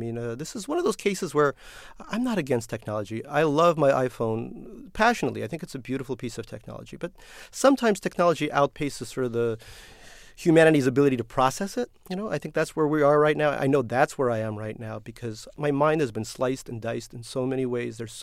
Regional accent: Russia; And what's going to happen after I die? You know, and in Russia, growing up in Soviet Russia, there's not even the consolation of heaven.

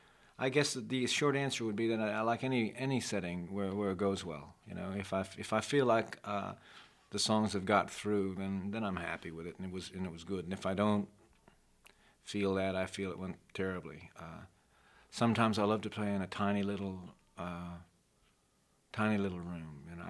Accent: Oklahoma, United States; also born or lived in Chicago; I have a resolutely middle-class background. I was born in Chicago, raised in Oklahoma. Went to University of Oklahoma.

